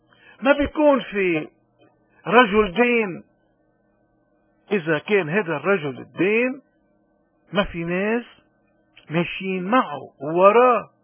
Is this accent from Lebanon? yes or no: yes; Lebanon; بالخلاصة عن كل اللي عم نقوله انه نحن كلبنانيين عنا مشكلة كبيرة